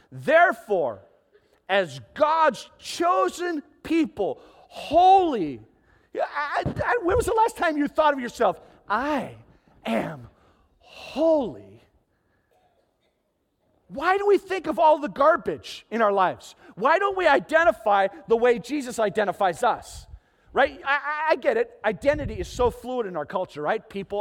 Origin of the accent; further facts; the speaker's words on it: Proctor, Minnesota, United States; I grew up in Proctor, Minnesota. I've said that like a billion times.